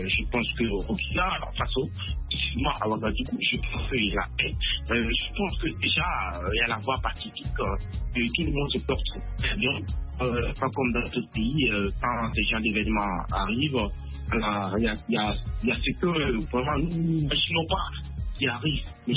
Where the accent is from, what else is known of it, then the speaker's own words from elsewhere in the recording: Côte d’Ivoire; born there; je suis originaire de Koudoukou, né en Côte d'Ivoire.